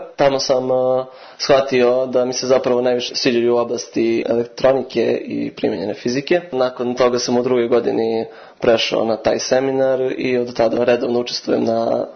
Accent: Kragujevac, Šumadija and Western Serbia, Serbia; now in Belgrade, Serbia; iz Kragujevca sam, studiram elektrotehnički fakultet u Beogradu, druga godina

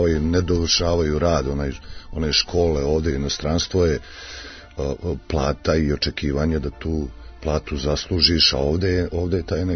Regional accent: Pljevlja, Montenegro; now in Serbia; Pljevalja kao moj rodni grad, uvek otac i majka su dole, familija

